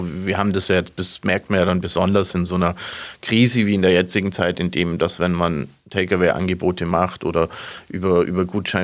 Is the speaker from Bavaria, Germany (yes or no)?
yes; Augsburg, Bavaria, Germany; bin jetzt kein gebürtiger Augsburger, bin erst seit meinem 12. Lebensjahr hier.